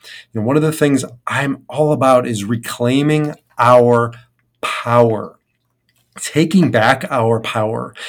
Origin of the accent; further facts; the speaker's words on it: Omaha, Nebraska, United States; I grew up in Omaha, Nebraska, and that's where my father was born and raised.